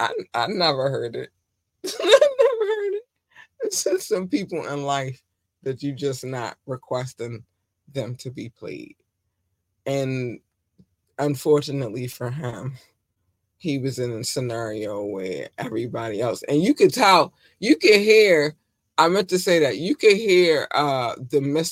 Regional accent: Baltimore, Maryland, United States; That's one thing I love growing up in Baltimore.

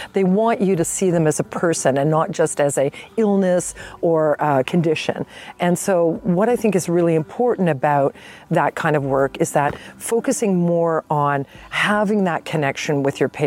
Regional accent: Toronto, Ontario, Canada; I'm from Toronto, Canada

